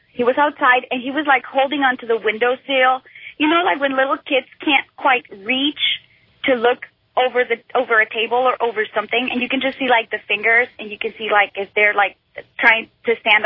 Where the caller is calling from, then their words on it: Pennsylvania, United States; I'm calling from Pennsylvania.